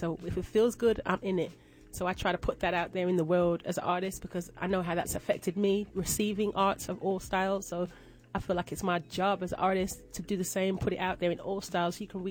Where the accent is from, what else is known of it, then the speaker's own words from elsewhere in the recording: Birmingham, West Midlands, United Kingdom; now in Atlanta, United States; I'm from Birmingham, England, which is 2 hours from London. Born and raised, Jamaican parents. Came to Atlanta in 1999. I've been here ever since, so I consider myself an ATLian of sorts.